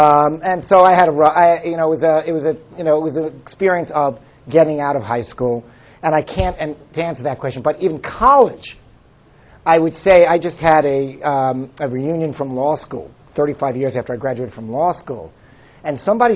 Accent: Brooklyn, New York, United States; I grew up in the Linden Projects in East New York, Brooklyn, which was kind of a public. I grew up in public housing in New York.

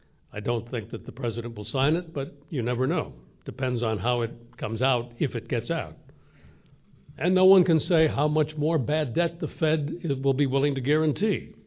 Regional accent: Chicago, Illinois, United States; Political scientist Milt Rakove from my hometown of Chicago

